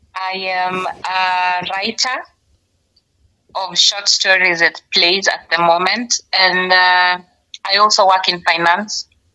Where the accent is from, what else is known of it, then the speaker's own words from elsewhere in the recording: Game, Siaya County, Kenya; So, yeah, that answers the question. I'm from a place called Game.